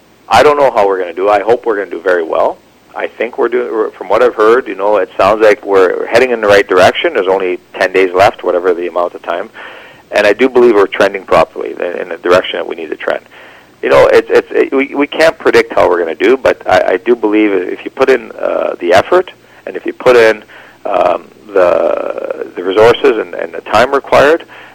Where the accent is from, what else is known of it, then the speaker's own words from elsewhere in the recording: Ontario, Canada; now in Vancouver, Canada; No, I'm from Ontario, but I've been here since 95.